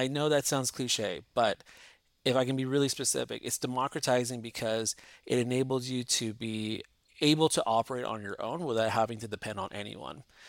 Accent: Lebanon; now in Canada; I'm Lebanese by heritage. I mean, I'm Lebanese as well right now. And, you know, growing up in Lebanon

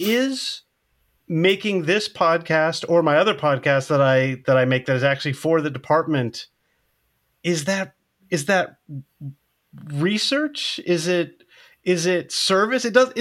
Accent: United States; and I, as an American, I don't understand this

